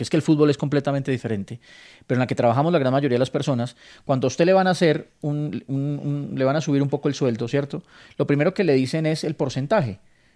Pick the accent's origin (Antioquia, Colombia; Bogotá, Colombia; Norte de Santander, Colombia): Bogotá, Colombia; En el barrio... Uy, yo no sé, está muy chiquito. Pero yo me crié en Castilla.